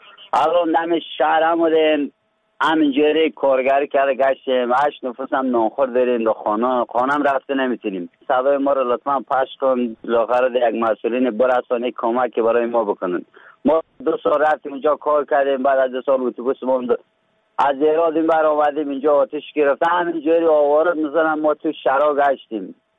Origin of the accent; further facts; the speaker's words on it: Faryab, Afghanistan; ما از ولایت فاریاب هستیم. دو ماه پیش از ایران آمدیم.